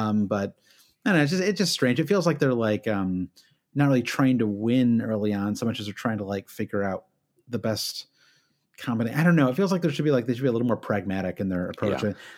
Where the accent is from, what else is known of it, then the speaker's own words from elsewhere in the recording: United States; maybe I'm a little biased as an American